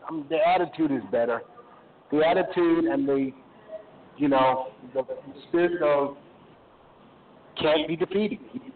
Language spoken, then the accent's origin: English; Beaufort, South Carolina, United States; Shot my hometown in Beaufort, South Carolina, too.